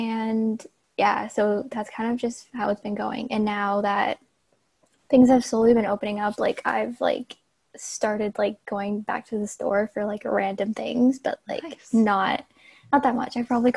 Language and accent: English; Canada; I'm a Canadian. I live up in Toronto, in the suburbs around Toronto